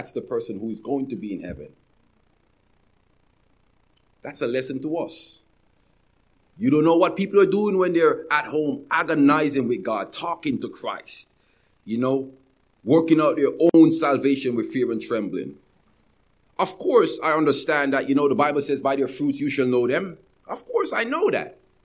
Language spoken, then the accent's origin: English; Jamaica; I'm from Jamaica, where we microanalyze everybody's life.